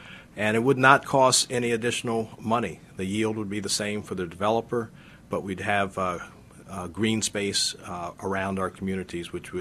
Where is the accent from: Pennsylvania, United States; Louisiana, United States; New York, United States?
Pennsylvania, United States; Lincoln University; Now, I'm from the Oxford area, grew up in Lincoln University.